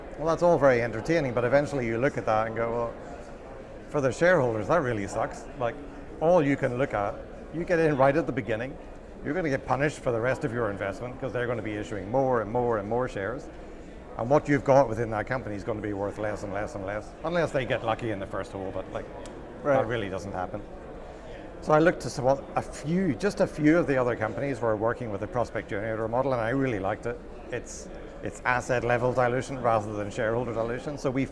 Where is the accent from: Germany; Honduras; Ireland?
Ireland; moved away as an adult; now in Vancouver, Canada; You know, I came from Ireland to Vancouver around 2005.